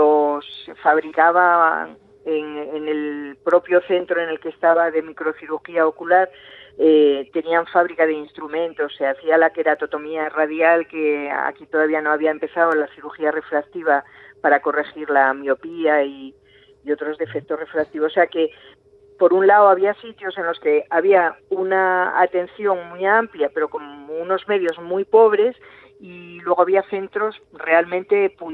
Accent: Oviedo, Asturias, Spain; Yo soy de Oviedo, que es una ciudad en la que la oftalmología brillaba en aquellos años.

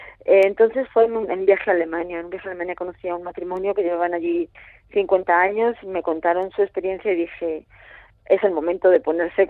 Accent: Bergara, Basque Country, Spain; born there; also born or lived in Salamanca; y luego el resto nacimos en Vergara, en el barrio de La Soledad. Allí nací y allí vivieron mis padres muchos años.

